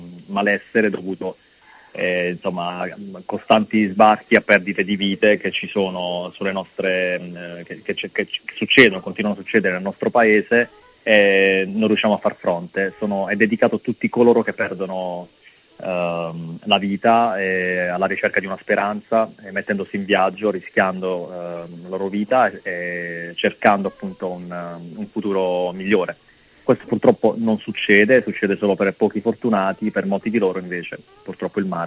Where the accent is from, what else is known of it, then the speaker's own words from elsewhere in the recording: Apulia, Italy; perché sono nato sul mare, sono pugliese.